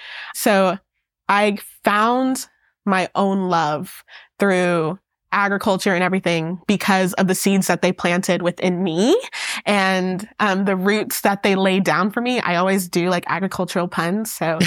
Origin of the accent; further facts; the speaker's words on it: Georgia, United States; also born or lived in Dixon Mills, Alabama; Yes, I grew up in Georgia, but I always say that I was partially raised by my grandparents in Alabama. So on my dad's side, his parents, they had an 84-acre farm in Dixon Mills, Alabama